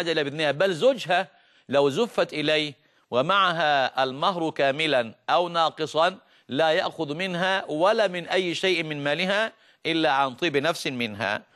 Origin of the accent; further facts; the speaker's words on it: Egypt; الآن طبعا العرف اللي عندنا في مصر